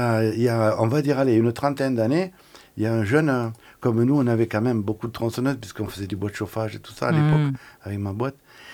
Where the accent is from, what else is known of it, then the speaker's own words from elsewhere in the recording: Draguignan, Provence-Alpes-Côte d'Azur, France; Moi, je suis plutôt originaire de Draguignan, Saint-Raphaël. Dans le sud.